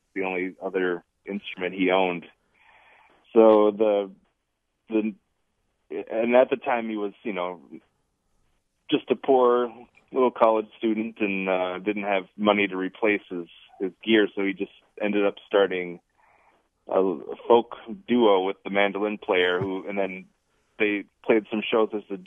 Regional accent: United States; And specifically, we're all from Minnesota and Wisconsin.

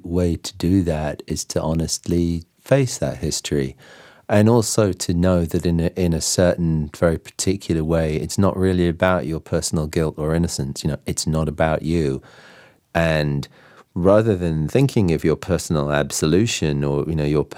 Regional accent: United Kingdom; now in United States; I grew up in Britain

